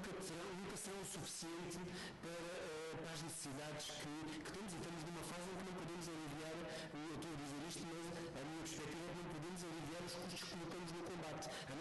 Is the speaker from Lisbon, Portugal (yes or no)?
no; Beja, Portugal; Eu sou de uma região, do distrito de Beja